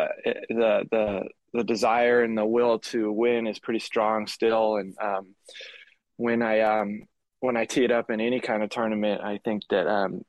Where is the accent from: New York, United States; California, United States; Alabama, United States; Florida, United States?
California, United States; Fair Oaks; I'm from Fair Oaks, suburb of Sacramento, and so we made the trip early in the morning to Poppy Hills.